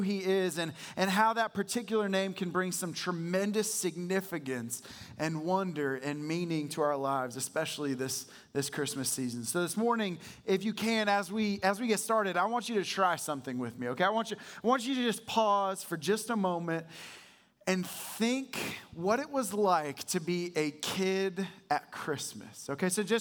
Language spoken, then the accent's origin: English; Canada; I'm from Canada, if you didn't know.